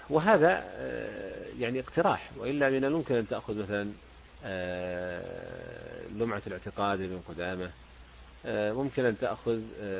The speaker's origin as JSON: {"language": "Arabic", "country": "Saudi Arabia", "said": "وبخاصة عندنا في السعودية"}